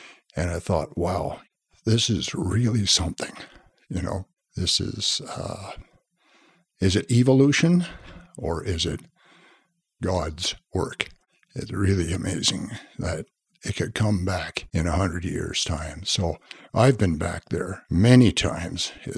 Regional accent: Montreal, Quebec, Canada; And I grew up in Montreal, and I used to fish some of the little streams in the Laurentians for brook trout.

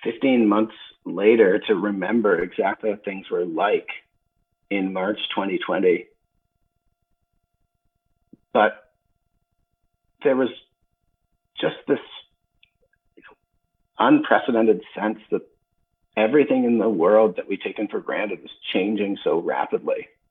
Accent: London, Ontario, Canada; I grew up in London.

